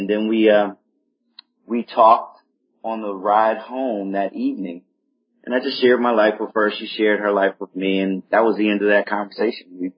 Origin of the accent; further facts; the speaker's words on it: Newark, New Jersey, United States; I mean, I grew up in Newark, New Jersey, and she grew up in Kansas, right?